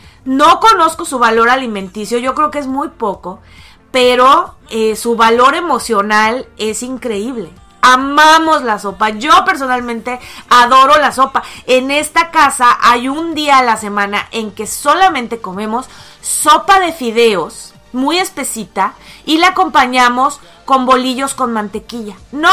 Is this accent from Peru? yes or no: no; Mexico; Entonces sí, somos los mexicanos un país sopero. Lo somos, definitivamente.